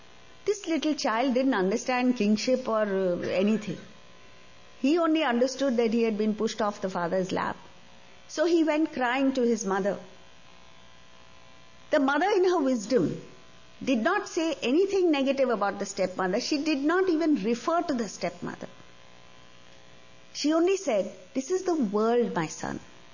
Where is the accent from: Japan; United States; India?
India; Mumbai, Maharashtra; I come from Mumbai, India.